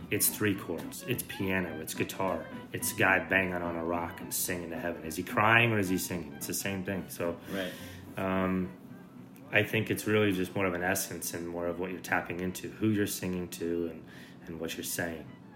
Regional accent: United States; where as an American roots musician, that's where you kind of make your breakthrough.

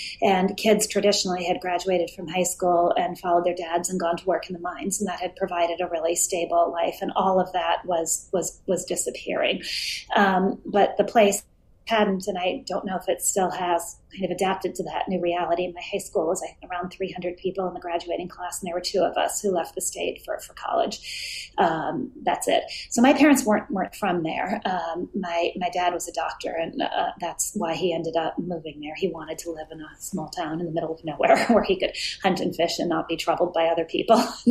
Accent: Hibbing, Minnesota, United States; So Hibbing is a small town about a 4-hour drive north of Minneapolis-St. Paul. It's often the coldest spot in the United States

